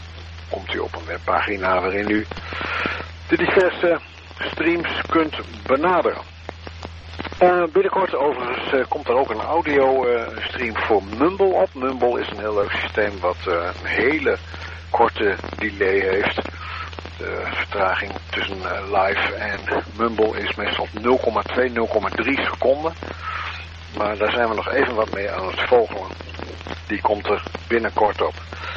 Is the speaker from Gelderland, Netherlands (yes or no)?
no; Assen, Drenthe, Netherlands; uit Assen.